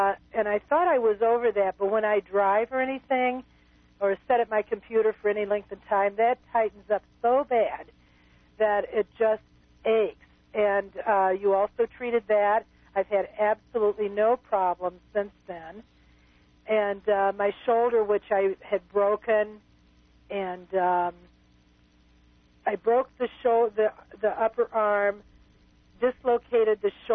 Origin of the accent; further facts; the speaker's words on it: Chicago, Illinois, United States; I'm from the Chicago area.